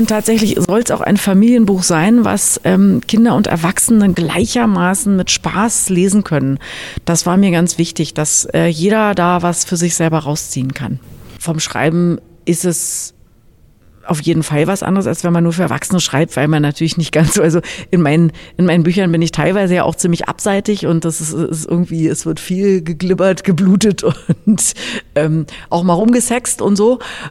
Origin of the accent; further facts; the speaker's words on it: Berlin, Germany; born there; in dem Bezirk, wo ich geboren bin, in Berlin.